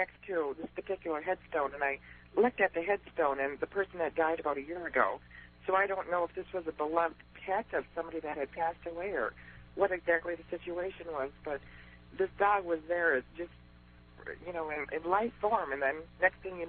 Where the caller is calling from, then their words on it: Saskatoon, Saskatchewan, Canada; I'm calling from Saskatoon.